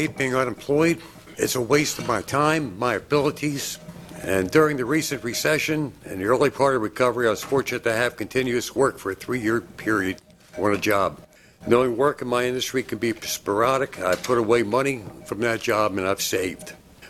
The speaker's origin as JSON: {"language": "English", "town": "Baltimore", "region": "Maryland", "country": "United States", "said": "I'm from Baltimore, Maryland."}